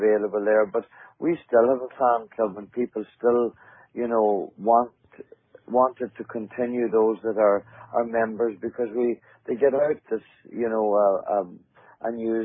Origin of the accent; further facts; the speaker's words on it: Ireland; it's not because we're Irish, it's just, you know, and the Irish doesn't hurt you